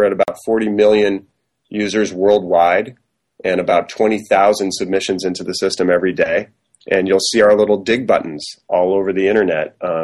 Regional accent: Southfield, Michigan, United States; where I grew up in Southfield, Michigan, it was a testing center for new technologies on the phone system.

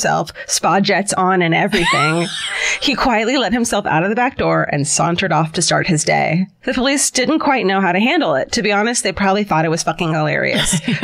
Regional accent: Melbourne, Victoria, Australia; Side note, I'm from Melbourne, Australia, so you should 100% dial 000

